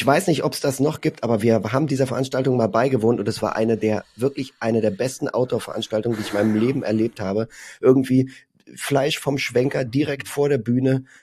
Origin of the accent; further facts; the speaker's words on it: Saarland, Germany; wo kommt ihr her? Aus Saarbrücken. Okay, wenn jemand näher nachfragt, ja, wo eigentlich aus Merzig? Und wenn man dann ganz genau nachfragt, nein, eigentlich nicht genau aus Merzig.